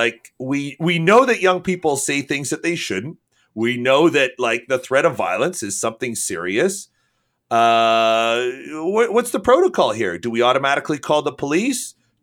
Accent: Canada; obviously I'm a Canadian

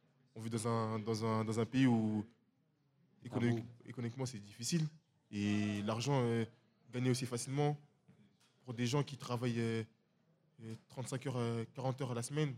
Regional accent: Le Kremlin-Bicêtre, Île-de-France, France; Moi, je viens du Kremlin.

